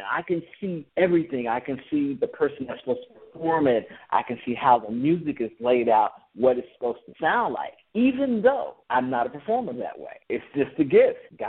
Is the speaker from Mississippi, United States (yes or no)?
yes; Mississippi, United States; Well, I grew up in Mississippi, and I've listened to country.